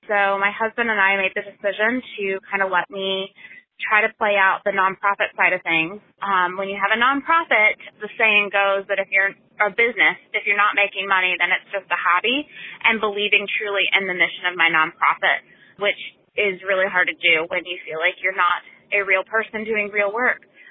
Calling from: Richmond, Virginia, United States; Hi, this is … I am calling from Richmond, Virginia

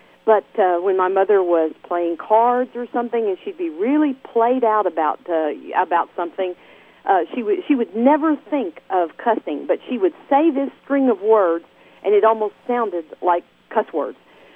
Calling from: Mountain View, Arkansas, United States; I'm calling from Mountain View, Arkansas.

